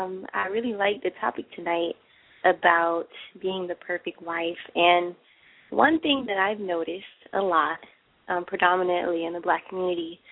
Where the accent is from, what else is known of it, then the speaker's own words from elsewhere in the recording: California, United States; I'm from California.